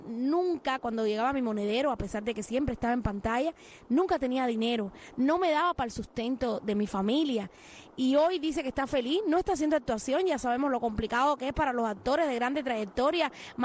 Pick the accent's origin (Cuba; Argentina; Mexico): Cuba; Holguín; Y yo soy de Boyo Manso. Y cerca allá de mi pueblo, por allá por Holguín